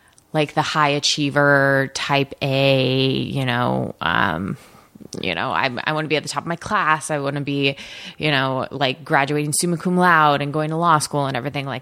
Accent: Portland, Oregon, United States; I grew up in Portland, Oregon.

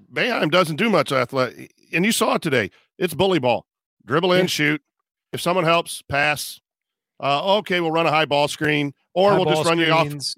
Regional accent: Kokomo, Indiana, United States; even though I'm from Kokomo.

